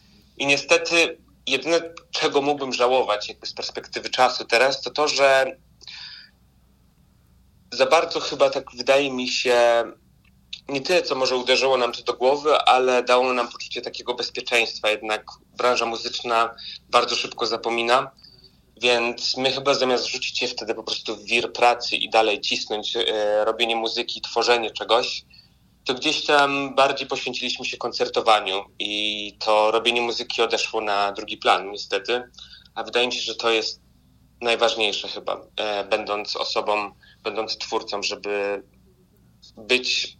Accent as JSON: {"language": "Polish", "town": "Katowice", "region": "Silesian Voivodeship", "country": "Poland", "said": "Więc wracam gdzieś tam do swoich korzeni, bo jestem z Katowic."}